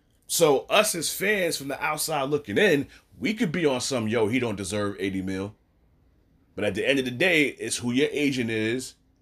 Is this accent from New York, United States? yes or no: yes; Brooklyn, New York, United States; I keep saying my Brooklyn Nets because I am from Brooklyn.